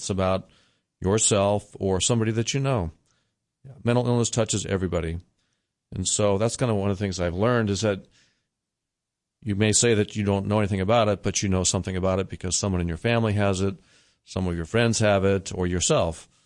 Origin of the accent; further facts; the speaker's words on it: Iowa City, Iowa, United States; I received my medical education and psychiatry training at the University of Iowa, which happens to be my hometown of Iowa City.